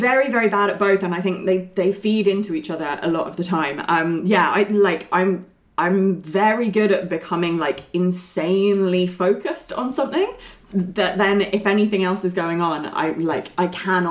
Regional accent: England, United Kingdom; So I grew up just outside London

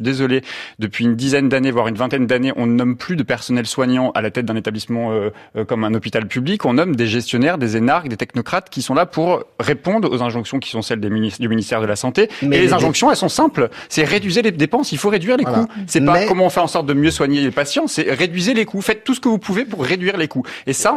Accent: Nouvelle-Aquitaine, France; Moi, je viens du Limousin. Je vois très bien les hôpitaux du Limousin.

